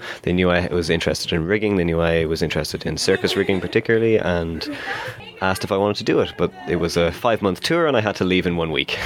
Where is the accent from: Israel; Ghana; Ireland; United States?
Ireland; Dublin, Leinster; and I am from Ireland. I am from Dublin. I've lived there my whole life.